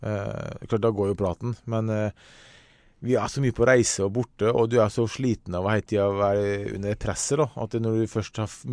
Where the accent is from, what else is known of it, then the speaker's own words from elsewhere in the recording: Ålesund, Møre og Romsdal, Norway; Jeg kommer fra Hestad i Ålesund. Altså, pitti liten.